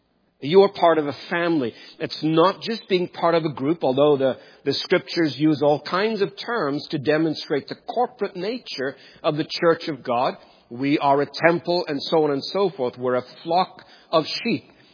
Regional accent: South Africa; I grew up in South Africa, and I did so under what you probably know of as the apartheid regime.

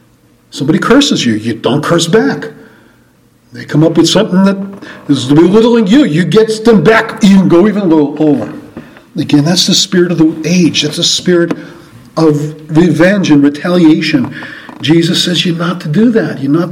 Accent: New York, United States; That's why I grew up in New York.

